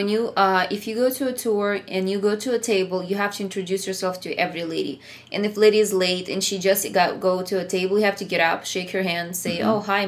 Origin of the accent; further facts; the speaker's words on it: Ukraine; English is a second language; Like, I have a little more tougher humor because I came from Ukraine